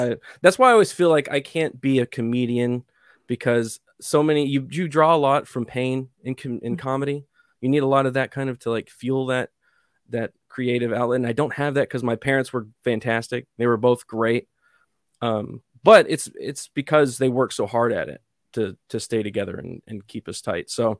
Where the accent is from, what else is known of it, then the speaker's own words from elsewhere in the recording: San Angelo, Texas, United States; also born or lived in Austin; I was originally born in Austin, the mm-hmm. crazy hippie town. Originally it used to be a crazy hippie town. Now it's a communist town. And I was only there for like a year or so of my life. And then I moved to West Texas, where my family was originally from, San Angelo.